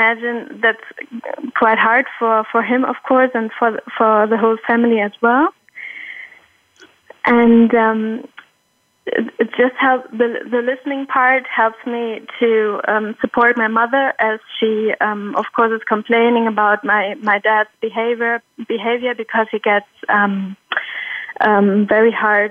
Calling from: Germany; I'm calling in from Germany

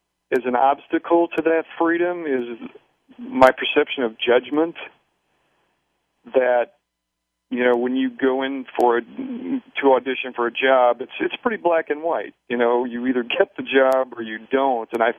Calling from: New York City, New York, United States; It's where I live, in Washington Heights.

